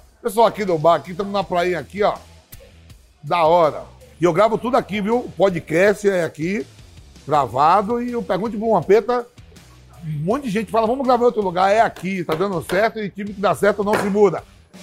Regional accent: Bahia, Brazil; Tá na Bahia mesmo, que eu sou baiano.

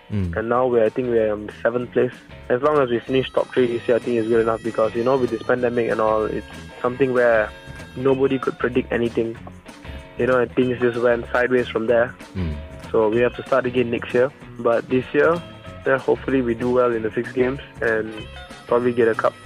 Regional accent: Malaysia; But, you know, being a Malaysian

